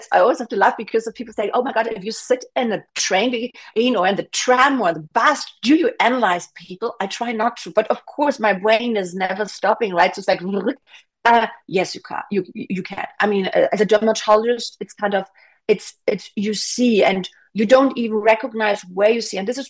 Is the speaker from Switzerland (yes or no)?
yes; Switzerland; I'm from Switzerland, I can use the Swiss kind of picture